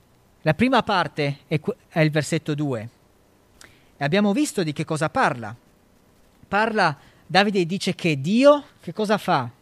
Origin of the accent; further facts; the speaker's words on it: Monfalcone, Friuli-Venezia Giulia, Italy; born there; Io sono nato a Monfalcone.